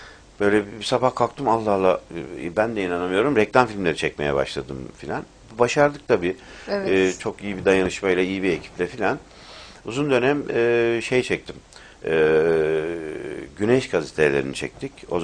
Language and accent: Turkish; Istanbul, Turkey; Doğumluyum, İstanbulluyum ben. Babam öyle. Babamın babası da öyle. Ön tarafı Ürgüp'ten gelmeyiz biz. Kapadokya'dan.